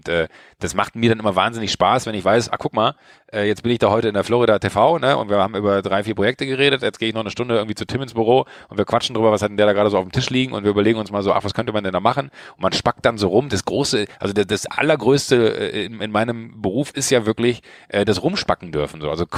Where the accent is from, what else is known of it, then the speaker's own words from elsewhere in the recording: Schwalmtal, North Rhine-Westphalia, Germany; ich bin in Schwalmtal groß geworden, ich bin ein kleiner Junge vom Dorf